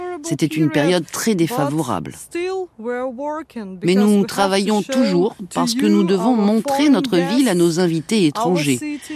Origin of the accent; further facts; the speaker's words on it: Luhansk, Luhansk Oblast, Ukraine; now in Lviv, Ukraine; Je viens de Lugansk et j'ai quitté ma ville à l'été 2015, quand la guerre a commencé, parce qu'il était déjà dangereux d'y rester. Nous étions membres du Maïdan de Lugansk, des patriotes pro-ukrainiens.